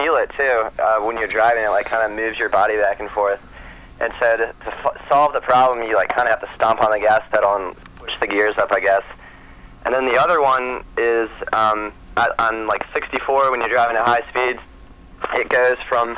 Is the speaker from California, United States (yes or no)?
no; Ivy, Virginia, United States; I'm from Ivy here in Charlottesville.